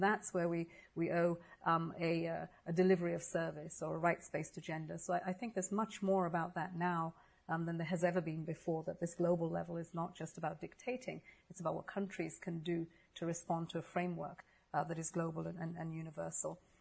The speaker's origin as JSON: {"language": "English", "country": "Nigeria", "said": "I come from Nigeria."}